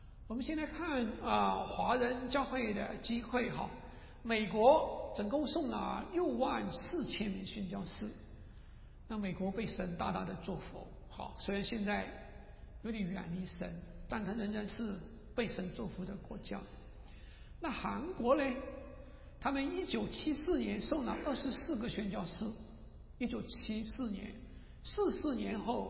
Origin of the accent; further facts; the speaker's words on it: China; 我们中国人呢可以进好多地方是我们的西方的弟兄姊妹去不了的